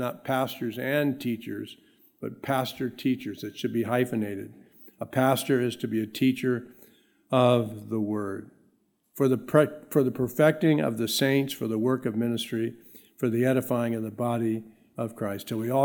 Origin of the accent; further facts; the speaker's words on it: Los Angeles, California, United States; born there; my mom actually told me a story that when I was born in the hospital, I was born in Los Angeles